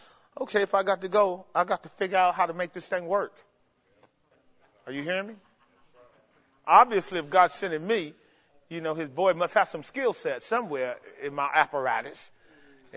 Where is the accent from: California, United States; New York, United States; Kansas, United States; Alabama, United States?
California, United States; Oakland; I grew up in West Oakland, man. I come straight from the hood. South Richmond.